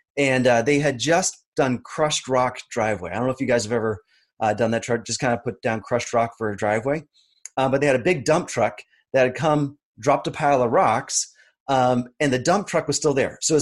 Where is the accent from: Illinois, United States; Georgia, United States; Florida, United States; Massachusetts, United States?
Massachusetts, United States; Hudson; I grew up in the area. I grew up in Hudson, Marlboro area.